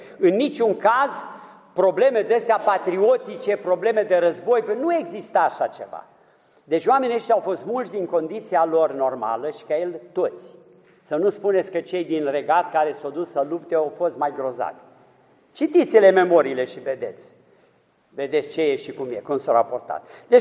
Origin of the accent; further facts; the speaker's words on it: Romania; Noi nu trăim ca un firesc mândria și excepționalul și faptul că noi suntem români.